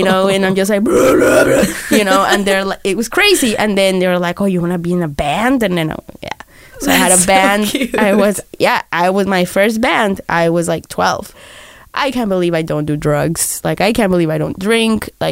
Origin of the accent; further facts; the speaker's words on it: Barranquilla, Atlántico, Colombia; when I was growing up in South America, I used to love like metal.